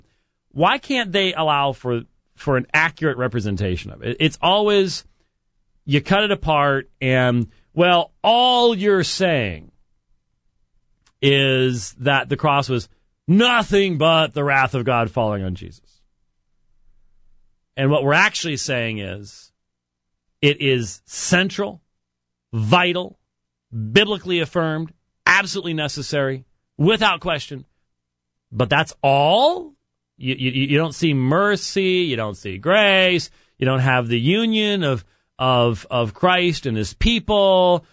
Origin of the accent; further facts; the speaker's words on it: Minneapolis, Minnesota, United States; born there; accent: Minnesotan; I can do that because I was born in Minneapolis.